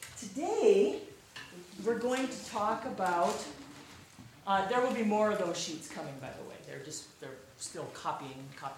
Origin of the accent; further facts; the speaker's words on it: Sioux Falls, South Dakota, United States; I'm from Sioux Falls, South Dakota, and I teach at Augustana College in the religion department.